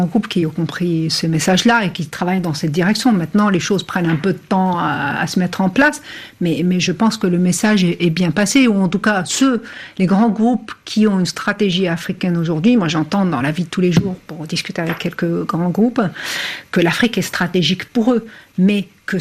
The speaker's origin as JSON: {"language": "French", "country": "France", "said": "en tant que Française, je suis triste de faire ce constat"}